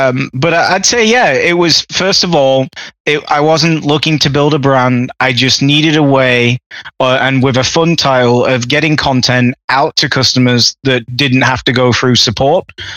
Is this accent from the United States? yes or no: no; England, United Kingdom; all my friends that I grew up with in England